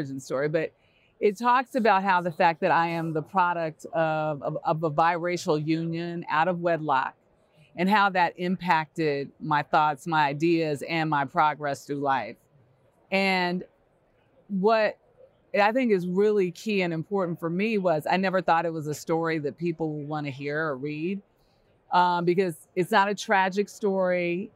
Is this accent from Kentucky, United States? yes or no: no; Los Angeles, California, United States; I'm from Los Angeles. I'm from South Central